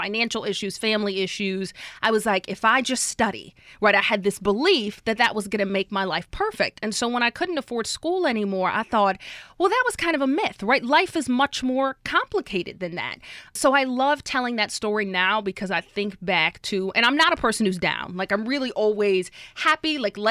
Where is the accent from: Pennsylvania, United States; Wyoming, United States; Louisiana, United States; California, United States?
Louisiana, United States; New Orleans; it's amazing to be working in New Orleans on TV in my hometown.